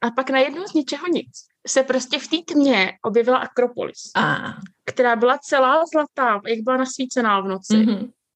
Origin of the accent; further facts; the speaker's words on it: Bohemia, Czechia; Protože já jsem přijela z Čech, kdy vlastně nějaké objímání je víceméně vyhrazený pro úzkou rodinu.